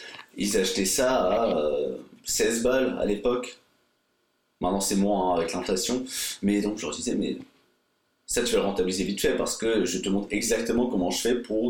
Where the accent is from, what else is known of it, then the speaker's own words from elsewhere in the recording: Brittany, France; also born or lived in Germany; j'ai grandi en Bretagne. J'ai fait tout mon collège en Bretagne. Et en seconde, je suis parti un an chez mon père en Allemagne pour faire la seconde en Allemagne pour améliorer mon allemand